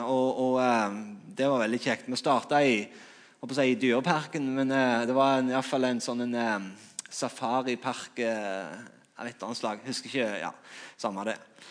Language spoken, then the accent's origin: Norwegian; Rogaland, Norway; Her kom jeg fra Jæren, liksom, rolig og trygge forhold liksom, i Norge